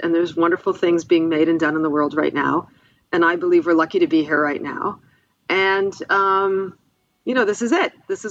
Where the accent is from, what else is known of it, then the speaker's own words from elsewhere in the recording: Buffalo, New York, United States; I grew up in my hometown, Buffalo, New York, has a superb art museum called the Albright Knox